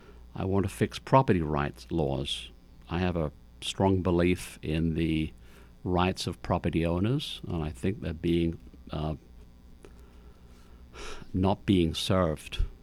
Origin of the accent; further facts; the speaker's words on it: London, United Kingdom; Now, I'm from London, England